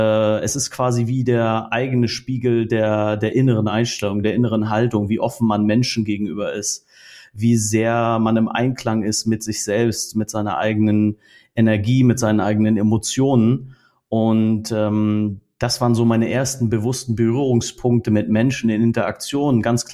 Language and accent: German; Northern Germany, Germany; 35 Jahre, bin aus Norddeutschland